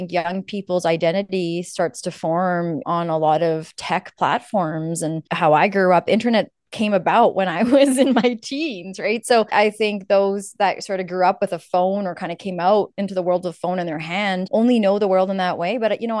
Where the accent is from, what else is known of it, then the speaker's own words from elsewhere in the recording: Canada; growing up in Canada, not seeing a lot of people from my background